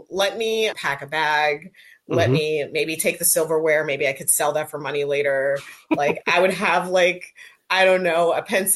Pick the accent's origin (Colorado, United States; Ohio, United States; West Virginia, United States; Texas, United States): West Virginia, United States; born there; So my dad is from Ghana and my mom's from Kentucky. And I was born in West Virginia.